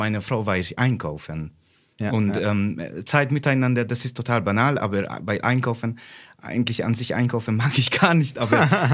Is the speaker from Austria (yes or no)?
no; Hungary; German is a second language; now in Nufringen, Germany; Ja, ich bin in Ungarn aufgewachsen. Vielleicht hört man meinen Akzent.